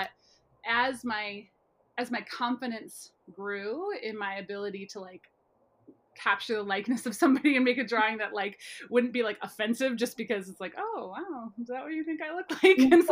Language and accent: English; Midwest, United States; especially being like a Midwesterner, right.